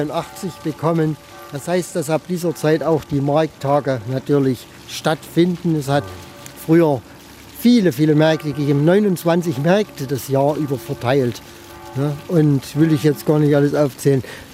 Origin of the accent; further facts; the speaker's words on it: Schwarzenberg, Saxony, Germany; Die Schwarzenberger sind keine Sachsen vom Ursprung her. Wir sind Franken und Oberpfälzer. Das zeigt auch unsere Mundart.